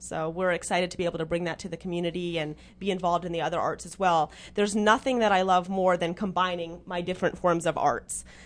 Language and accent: English; Bahamas; born there; So by birthright, I'm Canadian, and my father is American, and I was born in the Bahamas.